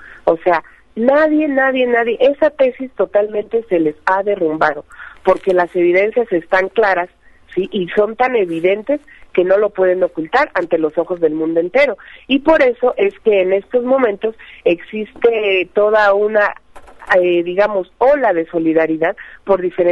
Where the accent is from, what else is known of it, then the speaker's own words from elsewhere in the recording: Mexico; las garantías constitucionales que como mexicanas y mexicanos tenemos.